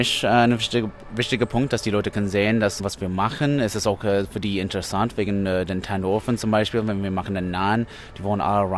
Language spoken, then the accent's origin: German; Canada; now in Berlin, Germany; Nee, ich komme aus Kanada.